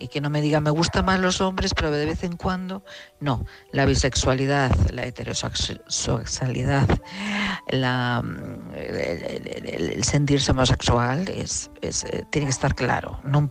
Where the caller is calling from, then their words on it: Madrid, Community of Madrid, Spain; de Madrid